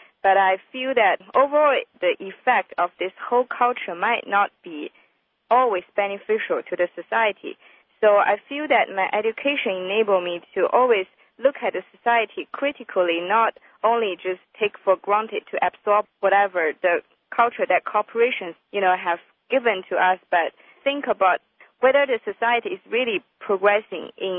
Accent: Nanjing, Jiangsu, China; also born or lived in Singapore; now in United States; I'm from Nanjing, China, which is in the province of Jiangsu. That is about 2.5 hours away from Shanghai. Before I came to the States, I went to Singapore.

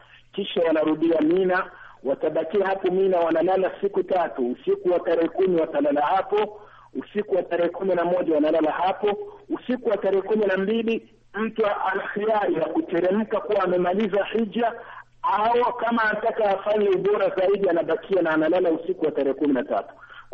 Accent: Burundi; watu ambao tunatokea Burundi huwa tunafanyia

